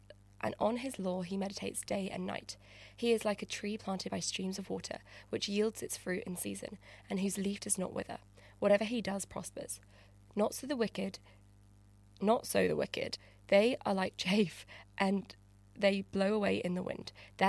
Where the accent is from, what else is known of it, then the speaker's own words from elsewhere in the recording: London, United Kingdom; I am a small town girl, I am from London